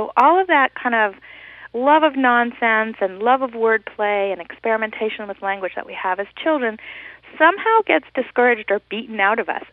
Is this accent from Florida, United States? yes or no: no; Hawaii, United States; because I grew up in Hawaii speaking pidgin English, which is our name for Hawaiian Creole.